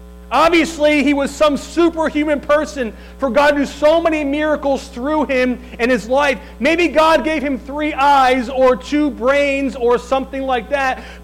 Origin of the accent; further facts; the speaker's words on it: New Jersey, United States; Remember, I was a kid growing up in New Jersey.